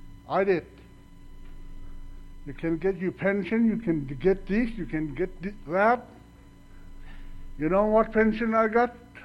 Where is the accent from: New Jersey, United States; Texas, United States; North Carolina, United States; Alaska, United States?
Alaska, United States; I was born here in Alaska. I raised in Alaska.